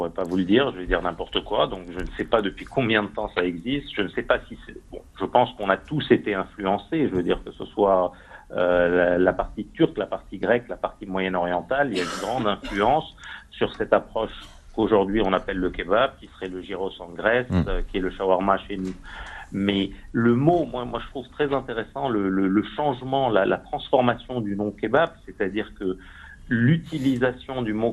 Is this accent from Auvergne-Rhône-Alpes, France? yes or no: no; Paris, Île-de-France, France; Alors moi, je suis parisien